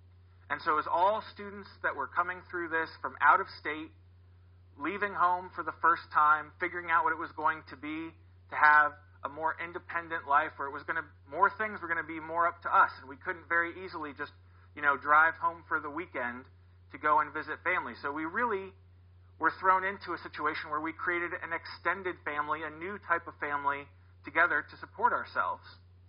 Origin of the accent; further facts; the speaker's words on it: Worthington, Ohio, United States; I grew up here in Central Ohio, in Worthington, actually, and then went to college in Tallahassee, Florida, at Florida State.